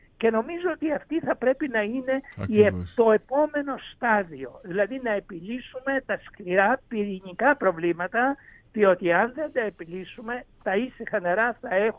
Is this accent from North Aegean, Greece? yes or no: yes; Lesbos, North Aegean, Greece; Ήμουνα τις προηγούμενες μέρες στην ιδιαίτερη πατρίδα μου, που είναι η Λέσβος, που είναι τόσο πολύ κοντά στις τουρκικές ακτές.